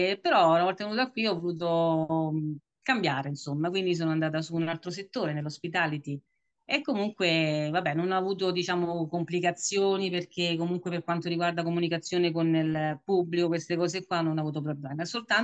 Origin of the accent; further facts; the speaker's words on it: Sydney, New South Wales, Australia; sono nata a Sydney, una suburban qui di Sydney, e sì, siamo sempre qui. Io e un altro fratello siamo nati